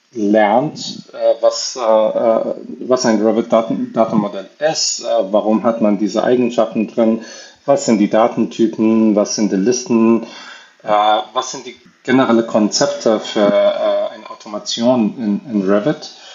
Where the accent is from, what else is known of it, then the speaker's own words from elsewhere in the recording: Iran; German is a second language; ich bin nicht ein deutscher Muttersprachler, Ich komme ursprünglich aus dem Iran